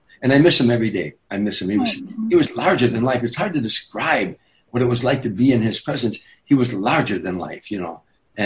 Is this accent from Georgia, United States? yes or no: no; Chicago, Illinois, United States; They grew up in the streets of South Philadelphia and New York and New Jersey, and I grew up in Chicago. You know, we're neighborhood guys.